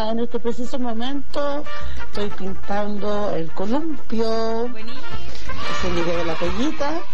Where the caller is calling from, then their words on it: Laguna Verde, Valparaíso, Chile; de Laguna Verde.